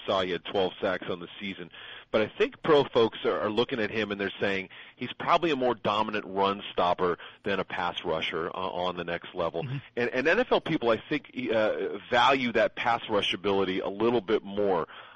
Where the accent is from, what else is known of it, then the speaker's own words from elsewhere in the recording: Haverhill, Massachusetts, United States; No, I grew up in Haverhill, and my folks live in Andover right now